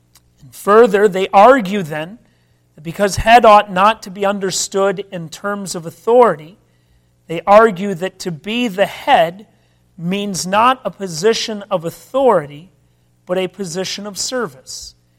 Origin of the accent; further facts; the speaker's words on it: Minnesota, United States; I grew up in Minnesota, and those of you who know your geography know that the mighty Mississippi begins in Minnesota.